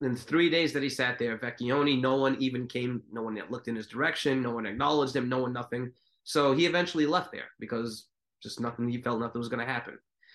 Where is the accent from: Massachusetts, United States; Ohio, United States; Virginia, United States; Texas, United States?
Massachusetts, United States; which I'm from Massachusetts.